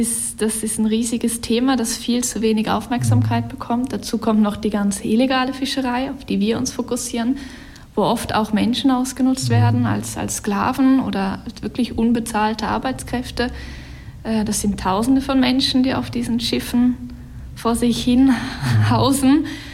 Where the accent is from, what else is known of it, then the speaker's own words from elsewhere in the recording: Baden-Württemberg, Germany; Ich komme eigentlich aus dem Schwarzwald, also eigentlich nicht gerade von der Küste irgendwo. Bin 29 Jahre alt